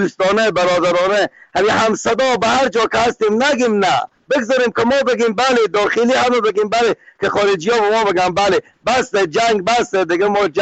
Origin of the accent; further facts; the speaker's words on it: Afghanistan; ما خود ما افغانیم